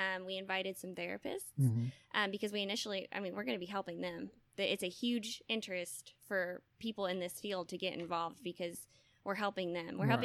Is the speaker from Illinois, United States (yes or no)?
no; Tulsa, Oklahoma, United States; also born or lived in Texas; Well, yes, I'm from Tulsa. I've been there, aside from 2 years in Texas, I've been in Oklahoma my whole life, so about 25 years.